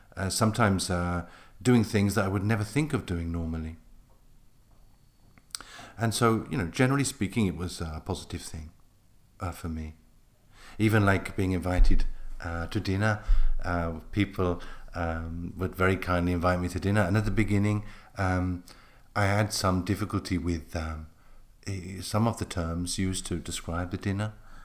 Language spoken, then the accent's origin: English; England, United Kingdom; now in Italy; And this, being very English about this, I didn't say, no, stop, or anything like that.